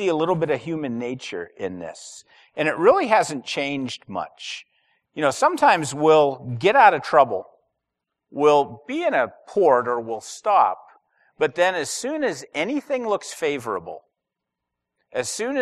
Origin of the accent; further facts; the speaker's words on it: New England, United States; I'm from New England.